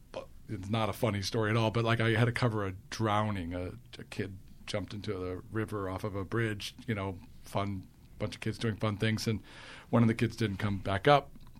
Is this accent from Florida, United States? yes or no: no; Chicago, Illinois, United States; I grew up in Chicago.